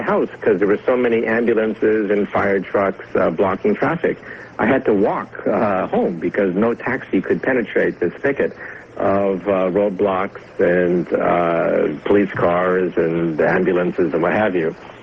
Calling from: Manhattan, New York, United States; I'm speaking from Manhattan right now

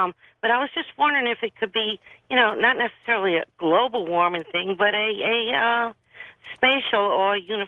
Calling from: Bossier City, Louisiana, United States; from Bossier City, Louisiana.

